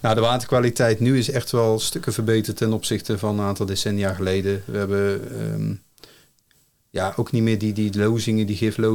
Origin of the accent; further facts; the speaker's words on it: North Brabant, Netherlands; Waar ik vandaan kom, West-Brabant, zitten ze nou ook sinds een paar jaar